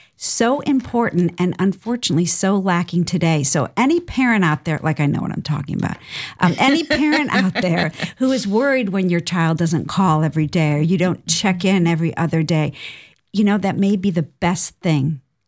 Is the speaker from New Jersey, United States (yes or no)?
no; Ohio, United States; maybe that's because you know we're both from Ohio.